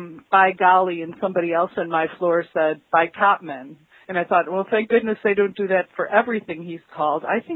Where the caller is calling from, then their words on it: Illinois, United States; Okay, and I'm in Illinois.